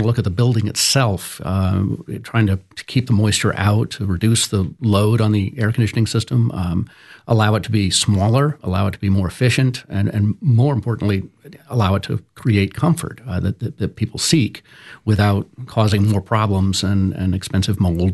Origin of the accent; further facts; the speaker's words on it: Boston, Massachusetts, United States; I grew up in Boston. We would get below zero, and you need the system to produce heat.